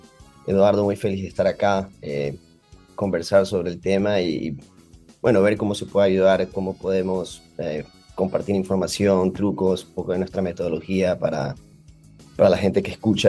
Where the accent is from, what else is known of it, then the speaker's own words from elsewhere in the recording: Guayaquil, Guayas, Ecuador; born there; also born or lived in Quito; Yo soy de Ecuador, nací en Guayaquil, viví en Quito, la capital, los últimos 3 años.